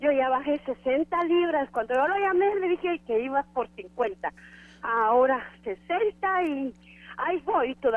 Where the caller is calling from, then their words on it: Oklahoma City, Oklahoma, United States; Yo soy la señora de Oklahoma City.